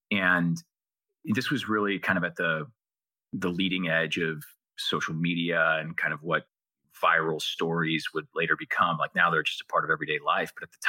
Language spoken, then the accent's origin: English; Portland, Oregon, United States; I'm a neurosurgeon from Oregon, from Portland.